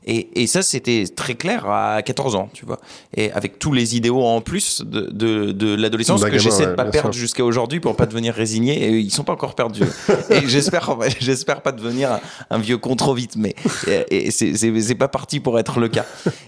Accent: Beauvais, Hauts-de-France, France; J'ai grandi à Beauvais.

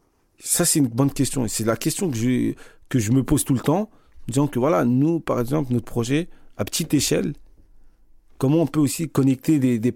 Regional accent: France; Nous, on est nés en France

